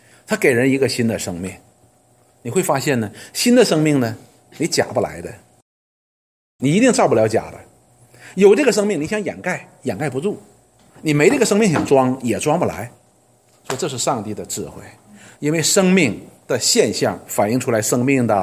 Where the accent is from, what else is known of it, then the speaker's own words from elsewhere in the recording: China; 我们太习惯于被爱，特别是我们中国人，我们从小的时候就得到了很多的爱